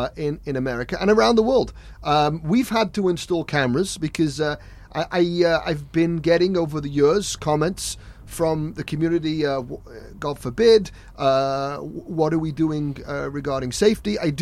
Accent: England, United Kingdom; I know growing up in England

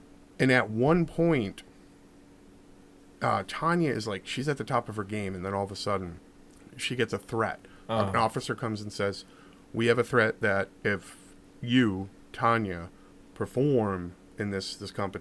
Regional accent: Massachusetts, United States; I mean, growing up in Massachusetts, I had this preconceived notion

